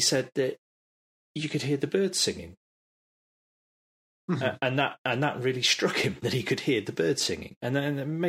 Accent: England, United Kingdom; Well, I will, because I'm clearly English.

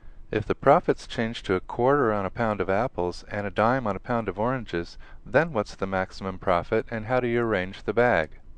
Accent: New York, United States; I am from New York, and I think on the last show I had a cold mochaccino next to me.

